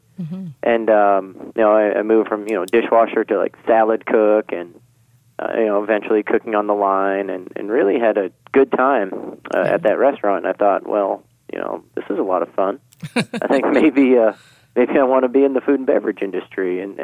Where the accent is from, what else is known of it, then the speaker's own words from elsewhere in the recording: New Hampshire, United States; So I grew up in New Hampshire. So Tennessee is definitely a ways away and it was never a place I thought I would end up.